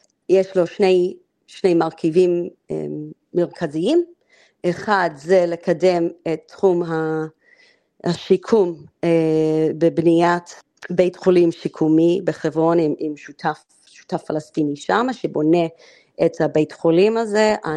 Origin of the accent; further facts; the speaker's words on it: Melbourne, Victoria, Australia; moved away as an adult; now in Israel; גדלתי בתקופת האוזלו, ככה, ואז קיבלתי החלטה שאני עולה לארץ, שגדלתי במלבן, בבית ספר מנסקופס.